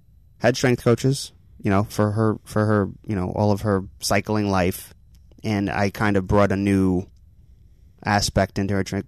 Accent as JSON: {"language": "English", "region": "New York", "country": "United States", "said": "I'm from New York, and I just couldn't."}